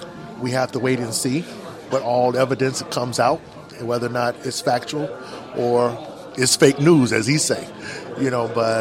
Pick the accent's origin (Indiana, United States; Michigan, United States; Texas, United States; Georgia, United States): Indiana, United States; Merrillville; I'm from Merrillville, Indiana.